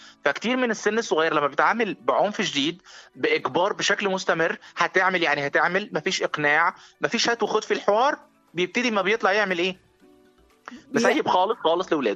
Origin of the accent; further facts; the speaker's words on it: Egypt; رمانة الميزان بلغتنا كده كمصريين